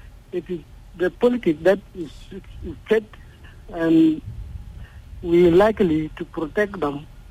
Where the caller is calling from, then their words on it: Lagos, Nigeria; calling from Lagos State.